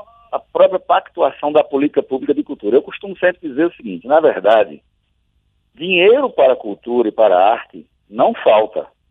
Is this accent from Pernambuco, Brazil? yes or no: yes; Pernambuco, Brazil; para que todos nós, pernambucanos aqui, apreciemos e entendamos como nosso, né, como brasileiro que somos